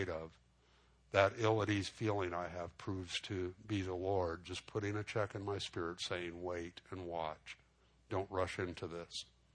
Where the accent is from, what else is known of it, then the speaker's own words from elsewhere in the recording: Los Angeles, California, United States; I spent a good part of my childhood growing up in East L.A.